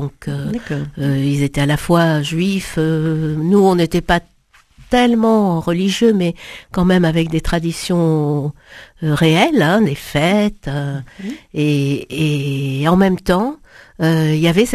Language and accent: French; Tunisia; born there; moved away; je suis née en Tunisie et je savais qu'un jour je partirais.